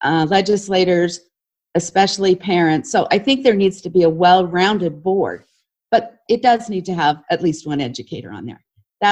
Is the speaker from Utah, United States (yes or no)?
yes; Cedar City, Utah, United States; went to North Elementary in Cedar City, and my forefathers were original settlers of the valley.